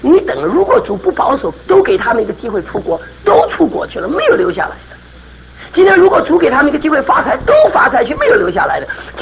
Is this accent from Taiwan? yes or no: no; China; 我也是个中国人，我知道我们中国人难处。